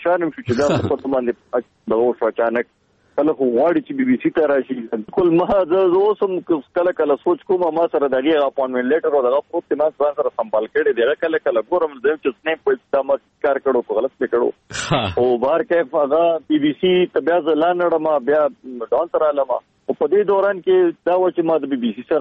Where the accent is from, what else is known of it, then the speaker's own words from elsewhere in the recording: Peshawar, Khyber Pakhtunkhwa, Pakistan; زه په خپل پېښور کې لوی شوی ما سبق دغه ځای نه ویلی دی.